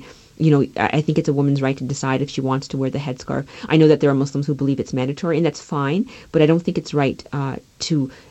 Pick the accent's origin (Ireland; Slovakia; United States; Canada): Canada; for years as a kid growing up in Canada